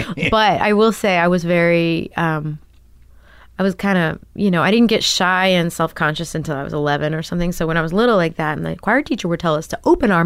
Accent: Texas, United States; You know, growing up in Texas, hearing all the stuff my grandparents were listening to in Oklahoma.

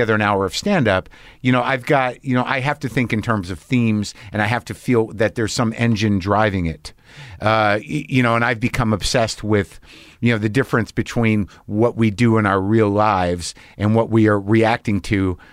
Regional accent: United States; as an American who, you know, whether you admit it or not, this sort of weird entitlement

